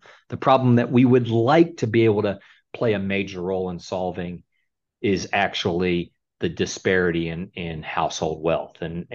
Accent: Dallas, Texas, United States; So I grew up in Dallas.

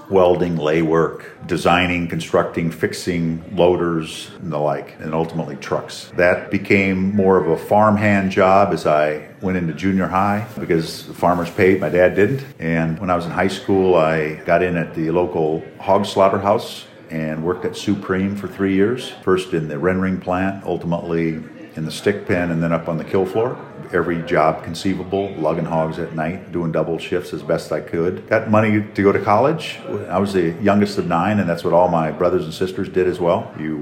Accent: Iowa, United States; Born and raised in Sioux County, Iowa, northwest corner, town of about 50.

